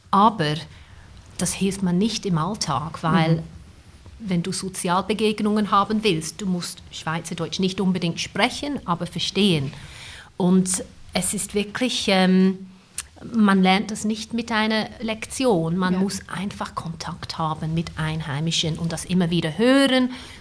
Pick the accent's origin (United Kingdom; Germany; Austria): United Kingdom; England; Ich bin in England geboren und aufgewachsen, aber meine Eltern sind auch Migranten. Meine Mutter kommt aus Österreich und mein Vater ist indischer Abstammung, ist aber auch nicht in Indien geboren, aufgewachsen, sondern in Sansibar.